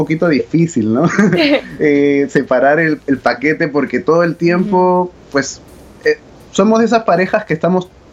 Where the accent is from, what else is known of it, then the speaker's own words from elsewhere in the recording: Peru; yo soy peruano, ajá, y nos conocimos en Colombia.